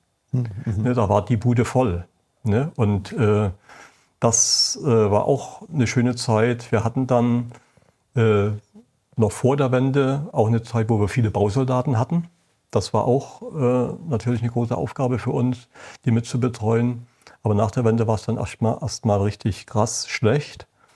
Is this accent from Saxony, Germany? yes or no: yes; Saxony, Germany; moved away as an adult; Erstmal kommt man da als Sachse hin